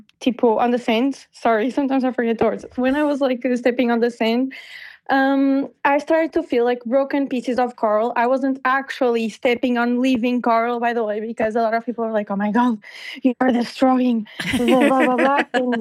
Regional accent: Portugal; first language Portuguese; English is a second language; But I don't speak Italian because I'm from Portugal. I speak Portuguese.

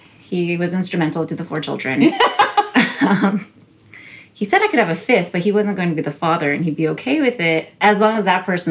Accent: United States; Since I grew up, I was born and raised in America, and I knew it was very difficult for me to learn and retain Chinese.

